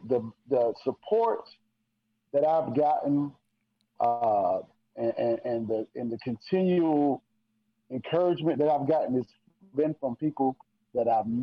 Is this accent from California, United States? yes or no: no; New Bern, North Carolina, United States; So guess what? Now I get New Bern. Now my hometown comes.